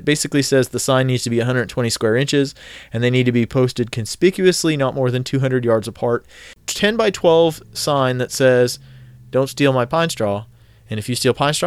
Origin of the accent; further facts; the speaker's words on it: Los Angeles, California, United States; Yeah, see, I was born and raised in Los Angeles.